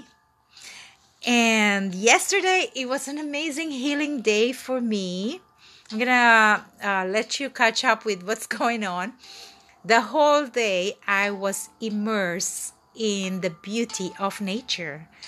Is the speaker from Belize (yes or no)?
no; Manila, Metro Manila, Philippines; His master is actually from Manila, Philippines. So the founder of this pranic group is from my hometown.